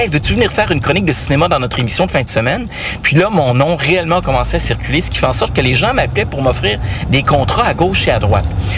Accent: Trois-Rivières, Quebec, Canada; Moi, je suis originaire de Trois-Rivières.

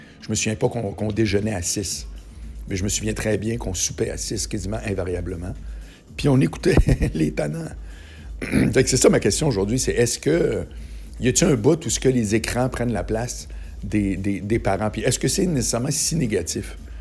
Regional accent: Charlesbourg, Quebec, Canada; moi, je me souviens que chez moi, à Charlebourg, on avait une télé dans la salle à manger.

